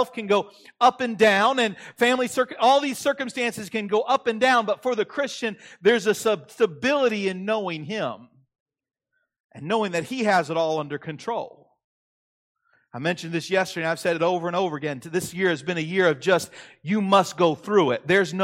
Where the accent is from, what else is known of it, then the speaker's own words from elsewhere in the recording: Cincinnati, Ohio, United States; I'm from the Midwest. I grew up in Cincinnati. I'm from Indianapolis.